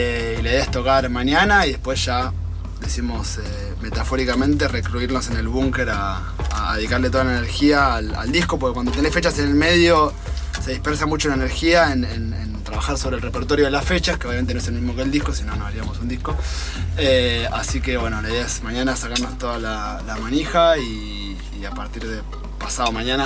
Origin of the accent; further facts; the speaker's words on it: Buenos Aires, Argentina; born there; yo, que nací en Capital Federal